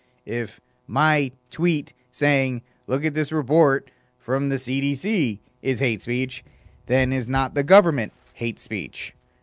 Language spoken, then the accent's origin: English; Texas, United States; Because it's just, in my opinion, as a Texan, that's just as bad.